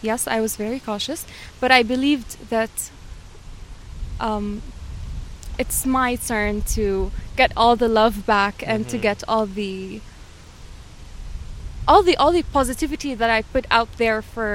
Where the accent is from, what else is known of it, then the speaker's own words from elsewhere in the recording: Jordan; In my country. I'm originally from Jordan